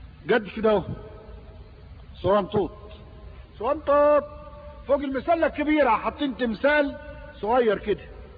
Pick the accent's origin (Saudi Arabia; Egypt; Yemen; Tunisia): Egypt; دعيت الى نهضة في بلد اسمها إثنة عندنا في مصر، في الصعيد، مدينة حلوة جدا وجميلة.